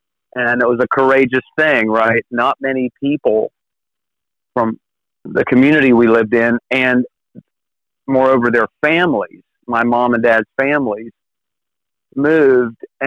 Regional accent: Glendale, West Virginia, United States; man, I'm from Glendale, West Virginia, which is the home of … by the way.

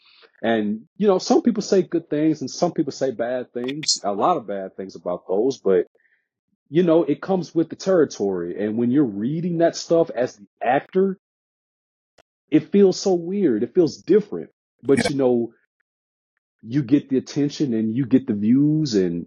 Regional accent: Memphis, Tennessee, United States; You know, I grew up in Memphis, Tennessee, pretty much my whole entire life.

